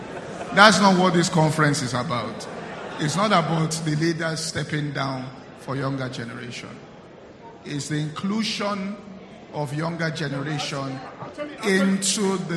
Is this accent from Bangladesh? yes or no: no; Nigeria; So as a Nigerian with you, I'm answering the question for you.